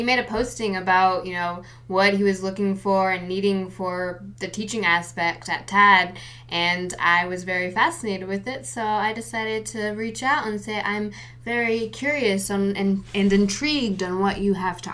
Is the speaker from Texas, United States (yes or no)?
yes; Austin, Texas, United States; now in Detroit, United States; And I'm originally from Austin, Texas, and now reside in Detroit, Michigan with Francis.